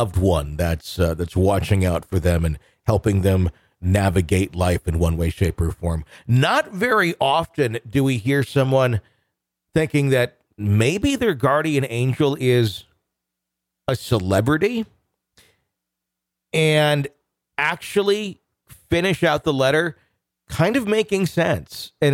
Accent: Wheat Ridge, Colorado, United States; this occurrence in the house I grew up in Wheat Ridge, Colorado.

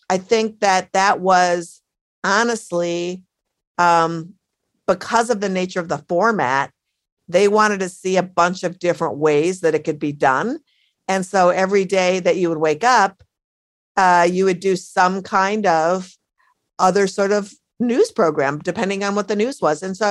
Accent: Minneapolis, Minnesota, United States; now in Brooklyn, United States; When the book was finished, I wrote it back in my hometown of Minneapolis, and I was driving back to Brooklyn

